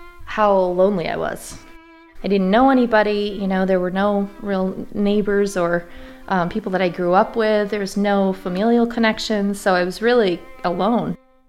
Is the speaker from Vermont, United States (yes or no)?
yes; Johnson, Vermont, United States; now in Irasburg, United States; I grew up in Johnson. When I moved to the Northeast Kingdom, when I moved to Irisburg, I thought to myself, well, it can't be that different, you know?